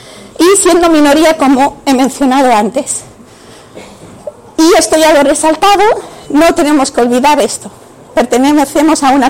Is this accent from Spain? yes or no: yes; Spain; Somos españoles, españolas, de un contexto, de una familia que nos enriquece y nos nutre a pesar de nuestras diferencias, pero somos lo que somos gracias a este contexto y a esta cultura española de la que procedemos.